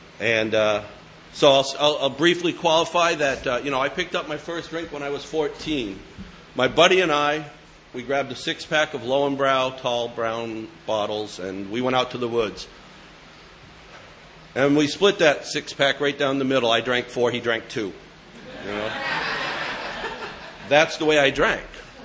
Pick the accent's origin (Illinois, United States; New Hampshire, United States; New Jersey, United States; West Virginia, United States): New Hampshire, United States; Keene; I'm from Keene, New Hampshire.